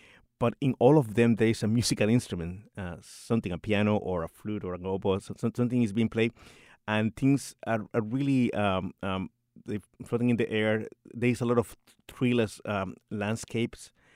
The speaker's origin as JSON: {"language": "English", "country": "Puerto Rico", "tie": "born or raised there", "said": "So basically, I am from Puerto Rico"}